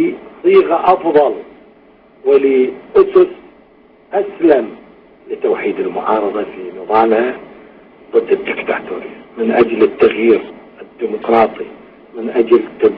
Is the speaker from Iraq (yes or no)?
yes; Iraq; ولكن كعراقي كمعارض عراقي كمواطن عراقي أفهم